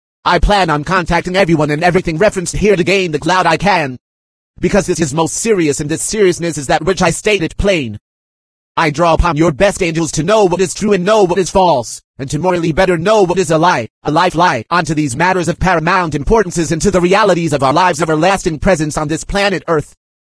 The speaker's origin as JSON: {"language": "English", "country": "United States", "said": "I would rather die first fighting you, because I am an American."}